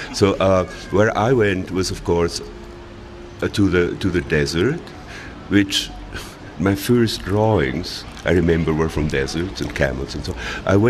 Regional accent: Graubünden, Switzerland; growing up in Engadine, we only had to go to school for 7 months.

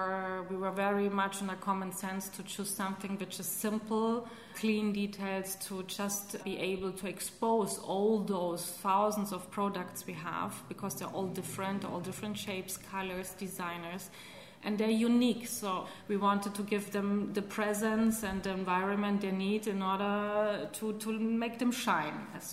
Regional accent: Athens, Attica, Greece; And yes, I've been traveling a lot, but I would always come back to Athens. It's my hometown. I'm so happy being here, and there's so much to discover.

